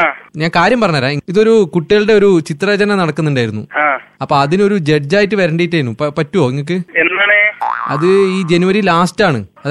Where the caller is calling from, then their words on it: Kozhikode, Kerala, India; അപ്പൊ ഞാൻ വിളിക്കുന്നത് കോഴിക്കോട് നിന്നാണ്.